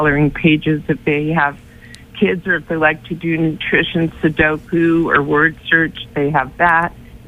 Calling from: Iowa City, Iowa, United States; I am calling in from Iowa City, from Johnson County Public Health.

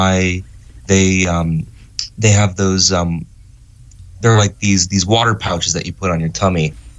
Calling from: London, United Kingdom; Yes, very good guess. I am in London, U

